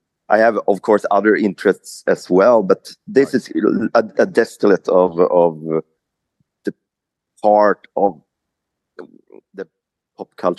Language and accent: English; Linköping, Östergötland, Sweden; also born or lived in Stockholm; I'm from Sweden, from Linköping, outside in the woods outside of Linköping, lived in Stockholm also, and we have a studio there, but now we moved back out in the wilderness, in land Sweden, southern Sweden.